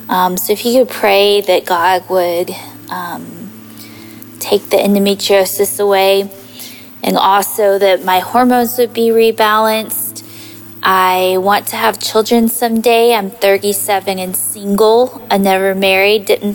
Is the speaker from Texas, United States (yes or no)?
yes; Texas, United States; I'm from Texas.